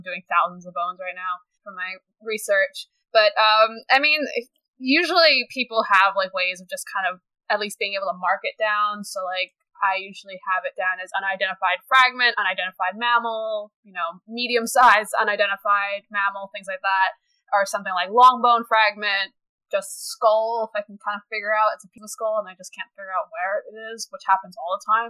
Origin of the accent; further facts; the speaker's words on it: New York, United States; I'm sorry. I'm just person. I am from New York.